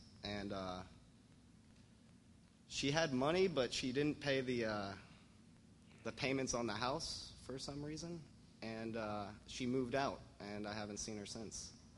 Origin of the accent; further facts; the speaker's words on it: Tampa, Florida, United States; I was born and raised in Tampa, Florida.